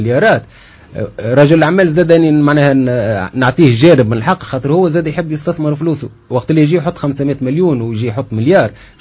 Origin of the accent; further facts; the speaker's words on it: Tunisia; هو القوانين الباليه اللي عندنا في تونس